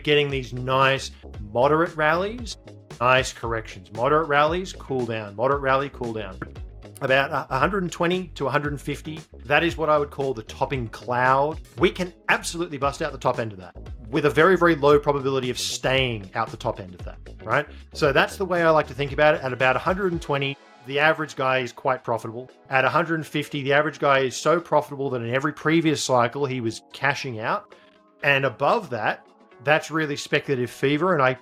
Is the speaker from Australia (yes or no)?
yes; Australia; as an Australian, I kind of watch the US political arena from afar.